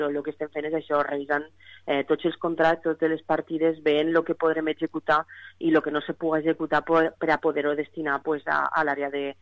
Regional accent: Càlig, Valencian Community, Spain; en el cas del meu poble, jo soc de Càlig

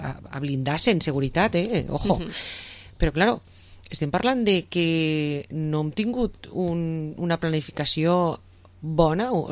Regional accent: Vila-real, Valencian Community, Spain; jo en este moment visc a una altra població, és a dir, jo resisteixo a una altra població, però seré tota la vida de Vila-real, i me pregunten on eres, soc de Vila-real.

